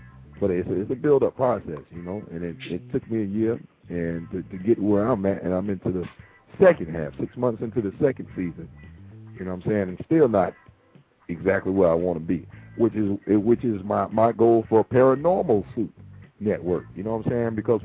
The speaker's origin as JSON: {"language": "English", "region": "Florida", "country": "United States", "said": "because we are both from Florida, you know what I'm saying"}